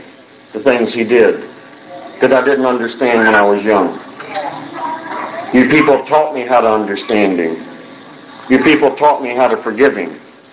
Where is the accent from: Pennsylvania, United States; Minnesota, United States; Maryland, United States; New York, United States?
Maryland, United States; Baltimore; You don't understand where I grew up. I grew up on the other side of the tracks. I grew up in South Baltimore.